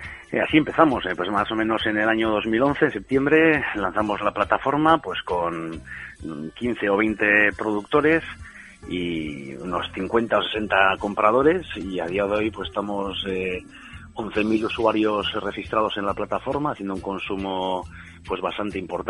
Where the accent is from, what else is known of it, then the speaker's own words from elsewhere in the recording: Getxo, Basque Country, Spain; nosotros somos de Guecho concretamente, la mayoría del equipo somos de Algorta.